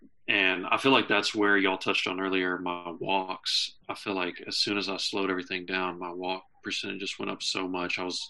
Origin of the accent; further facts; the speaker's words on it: Lexington, Kentucky, United States; Plus, I'm from Lexington, Kentucky, so that's about 3 hours from here.